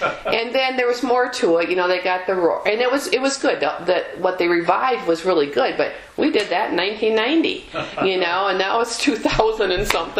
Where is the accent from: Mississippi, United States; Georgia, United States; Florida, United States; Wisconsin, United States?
Wisconsin, United States; I never thought I would have been a Bobcat when I came from Wisconsin.